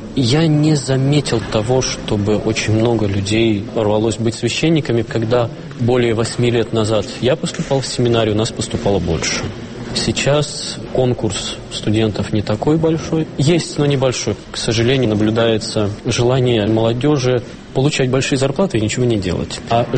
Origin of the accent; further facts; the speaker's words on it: Kimry, Tver Oblast, Russia; Город Кимры, Тверская область.